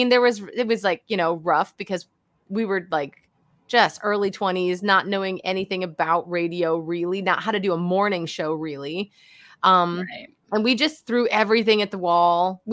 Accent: Cleveland, Ohio, United States; which was Ohio Northern, I'm from Ohio, Cleveland originally

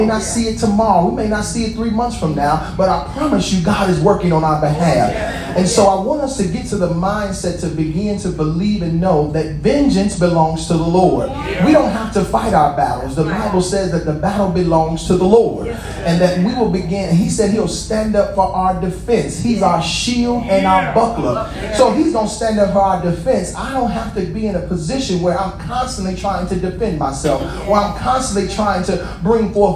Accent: Inglewood, California, United States; I grew up in Inglewood.

